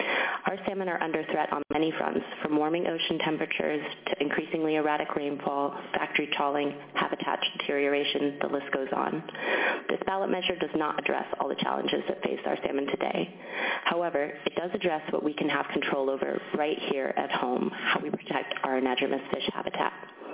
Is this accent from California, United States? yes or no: no; Sitka, Alaska, United States; I was born and raised in Sitka, Alaska. When I was growing up, my dad worked at the local fish plant for a number of years.